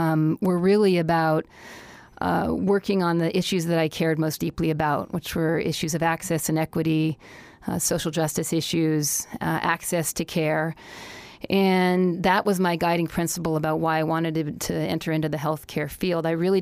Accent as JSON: {"language": "English", "region": "Colorado", "country": "United States", "tie": "born or raised there", "also_born_or_lived": "New York City, United States", "said": "But I came from Colorado. I grew up in Colorado. But I hadn't lived in the mountains since I was a child."}